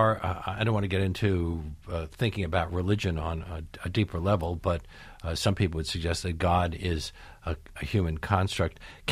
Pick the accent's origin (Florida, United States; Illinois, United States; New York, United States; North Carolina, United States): New York, United States; also born or lived in England; Now, I grew up in New York in an environment where everybody believed in the efficacy of psychotherapy. And then I went to school in England where nobody seemed to believe in it.